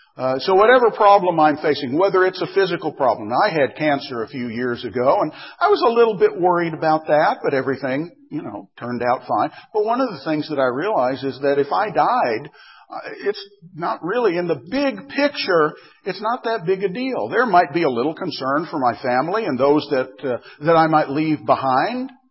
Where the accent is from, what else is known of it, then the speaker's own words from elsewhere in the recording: Arizona, United States; Now, I grew up in Arizona, and we all know that Arizona is a desert.